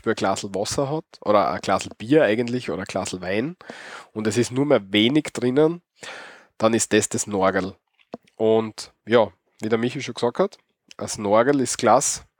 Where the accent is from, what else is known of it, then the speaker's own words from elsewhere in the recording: Styria, Austria; Und bei uns in der Steiermark sagt man Krenn.